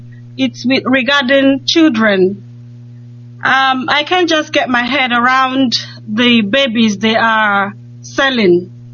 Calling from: Cork, Munster, Ireland; I'm calling from Cork.

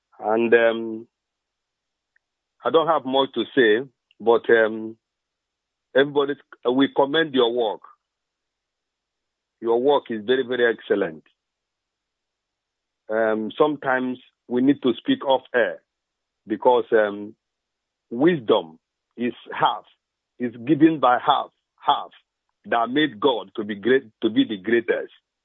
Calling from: Trondheim, Trøndelag, Norway; I'm calling from Trondheim in Norway, the coordinator of Trondheim in Norway.

